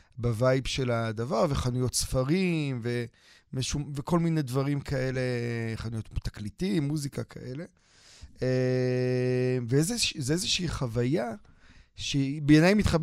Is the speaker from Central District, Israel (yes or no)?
no; Krayot, Haifa District, Israel; העיר שבה גדלתי בעצם, עיר שבה למדתי בתיכון, חייתי בה בעצם, הרבה מובנים, לא גדלתי בה, גדלתי ליד, אני מדבר על חיפה, אני גדלתי בקריות